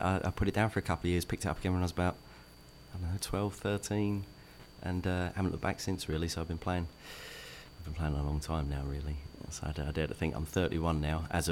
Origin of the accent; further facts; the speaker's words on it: Hullbridge, East of England, United Kingdom; I'm from originally from Holbridge. Born Rochford Hospital.